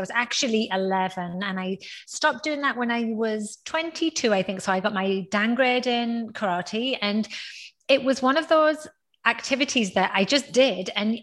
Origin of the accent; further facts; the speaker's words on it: North East England, United Kingdom; now in Houston, United States; But I instead was brought up, I was born in the northeast of England. And so where I am from in the northeast of England is one of those like small towns with not a lot to do.